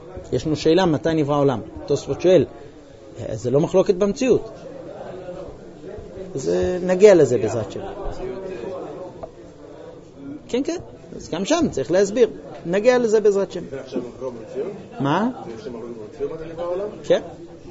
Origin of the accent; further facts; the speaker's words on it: New York, United States; יש, אבל לא איפה שאני גדלתי. אני גדלתי בניו יורק.